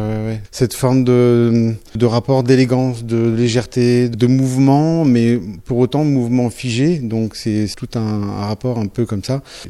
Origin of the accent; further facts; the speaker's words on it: Paris, Île-de-France, France; quand on est parisien, on est un petit peu de partout et de nulle part.